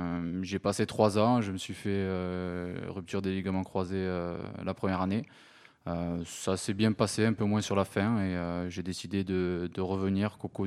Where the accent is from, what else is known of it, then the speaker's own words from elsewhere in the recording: Toulouse, Occitanie, France; je suis de Toulouse